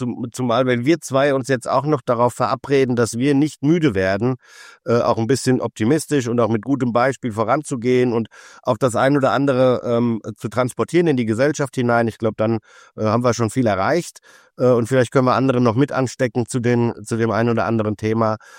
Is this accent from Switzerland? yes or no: no; Frankfurt, Hesse, Germany; born there; Ich bin in Frankfurt geboren